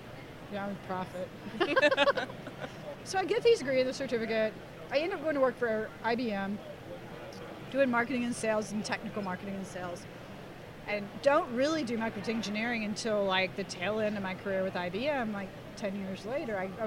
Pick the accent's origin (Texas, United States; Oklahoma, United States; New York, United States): Oklahoma, United States; Oklahoma City; I'm from Oklahoma City, which is why I live there now.